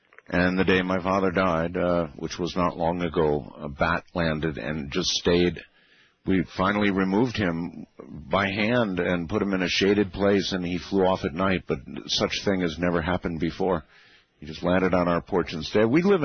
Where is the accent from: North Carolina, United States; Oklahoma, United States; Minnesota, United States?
North Carolina, United States; Camp Lejeune; born there; Camp Lejeune is in North Carolina. I was born on Camp Lejeune.